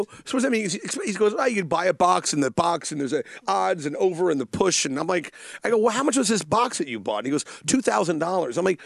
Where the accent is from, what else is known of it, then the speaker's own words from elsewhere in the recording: New York, United States; I said, I'm from New York.